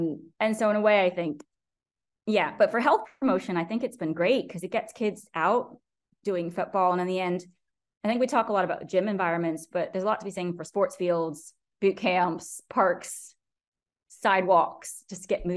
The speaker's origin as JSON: {"language": "English", "town": "Miami", "region": "Florida", "country": "United States", "said": "I'm from Miami. I don't know why you're telling me this. I grew up like water skiing and out on the beaches"}